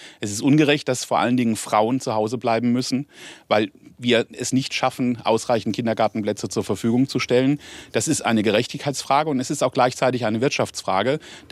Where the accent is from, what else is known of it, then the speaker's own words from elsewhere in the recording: Mannheim, Baden-Württemberg, Germany; Ja, Mannheim ist meine Heimat.